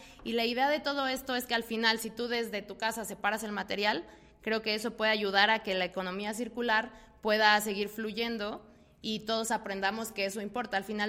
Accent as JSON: {"language": "Spanish", "country": "Mexico", "said": "somos muchísimos mexicanos, entre todos podemos hacer muchas cosas"}